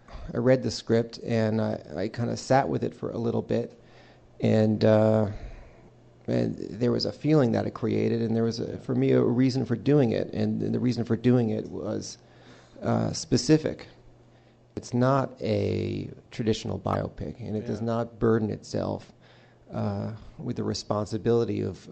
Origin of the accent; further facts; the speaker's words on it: New York, United States; Phil lived upstate New York. Danny and I grew up in Westchester.